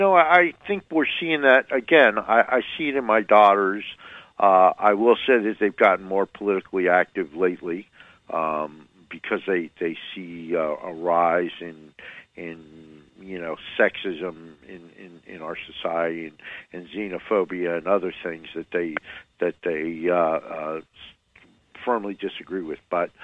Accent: New Jersey, United States; I grew up in North New Jersey. It was a very corrupt city. I grew up in the Italian neighborhood.

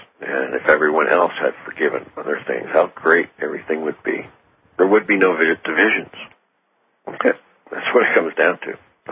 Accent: New Jersey, United States; I grew up in New Jersey, in a small town not far from New York City. But it was still kind of countrified. It was the suburbs, but there was a lot of woods. There was a lot of farms and things.

